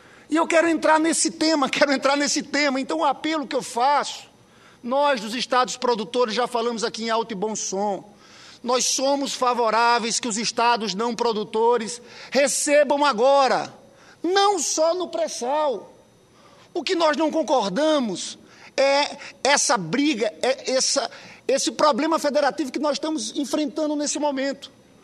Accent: Paraíba, Brazil; now in Rio de Janeiro, Brazil; Esse senador que fala aqui representa o Estado do Rio de Janeiro, mas é nordestino, sou paraibano.

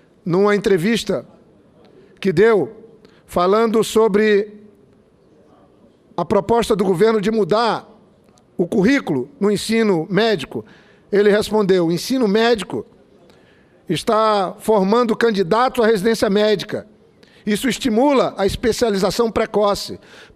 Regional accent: Acre, Brazil; Ele se referindo aqui à minha terra, ao meu estado, à nossa capital, Rio Branco.

